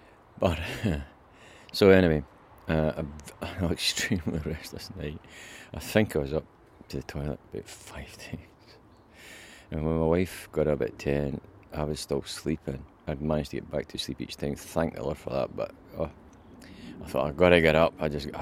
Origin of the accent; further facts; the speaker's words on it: Bathgate, Scotland, United Kingdom; I know I'm from Bathgate. Bathgate's my parish